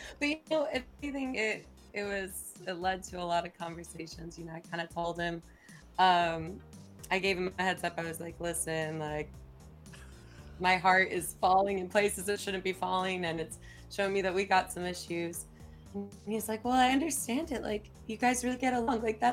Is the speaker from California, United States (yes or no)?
yes; Whittier, California, United States; Yeah, in my hometown, Whittier, tonight.